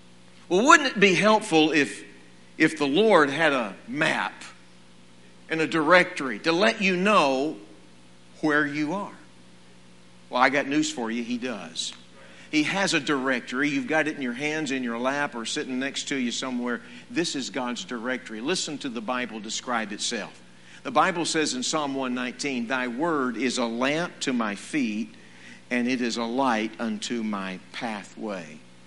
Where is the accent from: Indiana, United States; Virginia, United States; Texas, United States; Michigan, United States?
Texas, United States; Well, being a Texan like most of you here in this building, it sounds like an old Western, doesn't it?